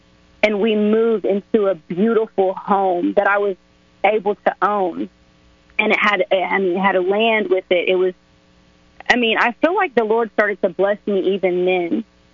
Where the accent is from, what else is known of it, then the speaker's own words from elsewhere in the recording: Shawnee, Oklahoma, United States; But my husband had gotten into some trouble in Waco, Texas. And we're from Shawnee, Oklahoma. I don't know if I said that.